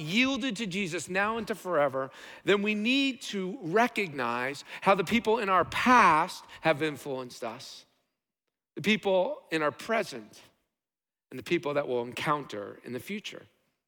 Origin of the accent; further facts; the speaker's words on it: New Jersey, United States; because I grew up in Jersey. And I grew up in a house that eventually got two kitchens.